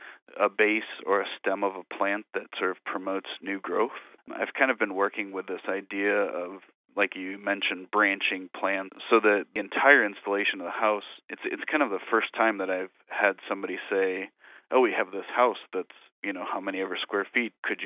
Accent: Illinois, United States; I grew up in Northern Illinois and then attended two colleges in Illinois.

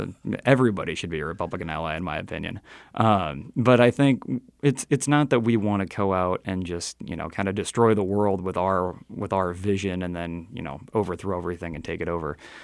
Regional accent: Eldridge, Iowa, United States; I am very good friends with, in my hometown of Eldridge, some of the local reporters in Eldridge.

